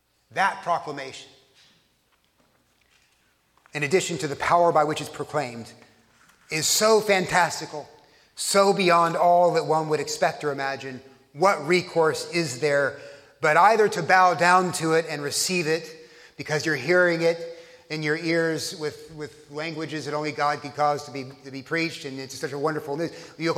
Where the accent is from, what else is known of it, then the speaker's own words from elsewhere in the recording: Texas, United States; I'm from Texas, I'll use the East Texan accent.